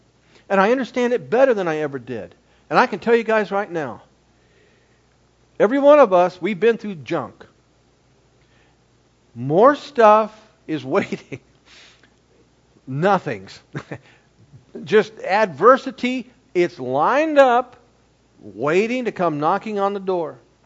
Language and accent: English; Ohio, United States; I'm from Ohio, and my favorite college team has always been Ohio State Buckeyes.